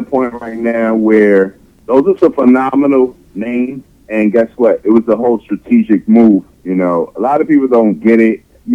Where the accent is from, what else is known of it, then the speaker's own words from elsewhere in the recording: Brooklyn, New York, United States; also born or lived in Staten Island; Staten Island, you know, I rep that to death. Like I said, I was from Brooklyn first, but by the way of Staten Island is the way I came out as an artist and a producer.